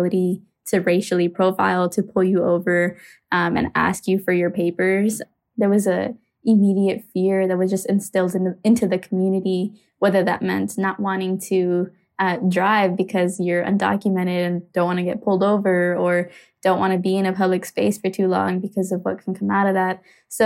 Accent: Arizona, United States; I grew up in a Guatemalan and Mexican household. So I think because I grew up in Arizona during a really interesting time, specifically during SB 1070

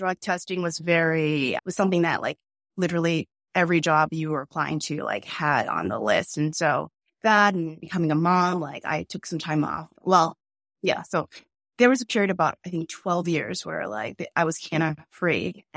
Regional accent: Boston, Massachusetts, United States; also born or lived in Dorchester; so we're Boston natives. I was born in Dorchester, but lived in Rosendale for most of my life.

